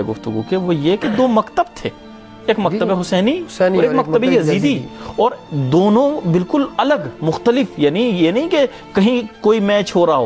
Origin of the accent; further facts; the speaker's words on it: India; میرا تعلق تو ہندوستان سے ہے